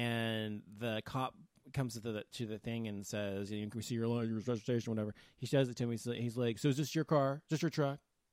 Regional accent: United States; I said, "No, I'm not fucking Mexican. I'm fucking American.

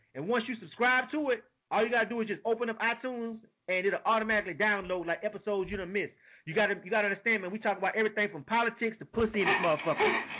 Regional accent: Florida, United States; I'm from Florida, my nigga, but, you know, I'm from North Florida.

